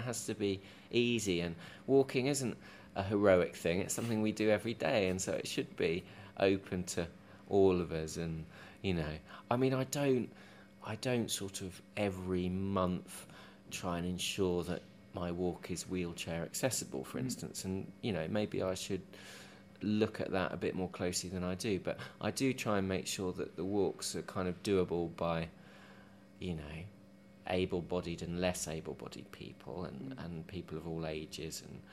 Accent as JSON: {"language": "English", "region": "East of England", "country": "United Kingdom", "tie": "born or raised there", "said": "I grew up in East Anglia, and I've returned there, but I'm a sort of creature of lowland England"}